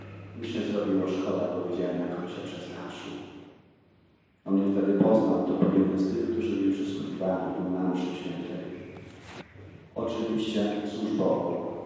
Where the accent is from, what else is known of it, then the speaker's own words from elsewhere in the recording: Szczebrzeszyn, Lublin Voivodeship, Poland; pochodzę z niedalekiego Szczebrzeszyna. Byłem wtedy w pierwszej klasie liceum.